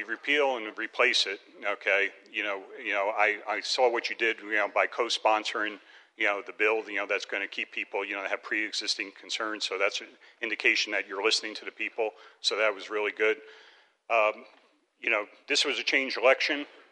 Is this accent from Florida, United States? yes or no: yes; Pinellas County, Florida, United States; I'm from Pinellas County, and I just wanted to thank you for everything you've done, you know, for our district